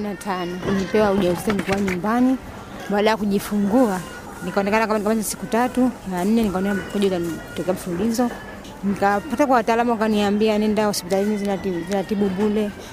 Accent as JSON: {"language": "Swahili", "town": "Sumbawanga", "region": "Rukwa", "country": "Tanzania", "tie": "born or raised there", "said": "Mara ya pili nikaenda Sumbawanga mjini kule kwetu kijijini, nikatibiwa kwa mara ya pili, haikutokea nafuu."}